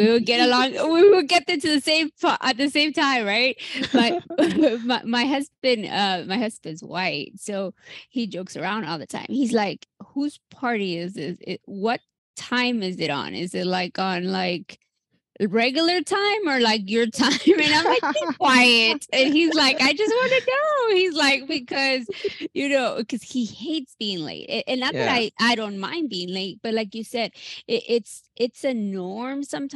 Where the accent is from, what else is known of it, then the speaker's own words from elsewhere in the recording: United States; Like, you know, I'm Mexican American, and like, I didn't get diagnosed till I was, you know, in my first year of med school